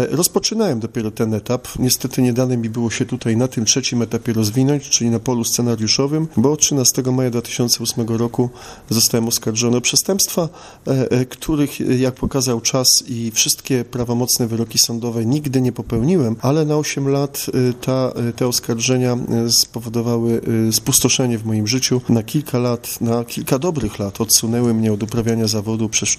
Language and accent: Polish; Warsaw, Masovian Voivodeship, Poland; ja, który wychowywałem się na homiliach księdza Jerzego, cała moja rodzina, to była rodzina żoliborska, wszyscy chodziliśmy do tego kościoła i moja nieżyjąca matka i jej 3 siostry, moje ciotki, dziadkowie.